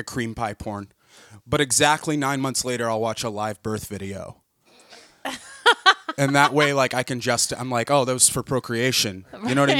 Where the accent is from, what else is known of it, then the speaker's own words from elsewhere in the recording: the South, United States; I have. I have. I grew up in the South.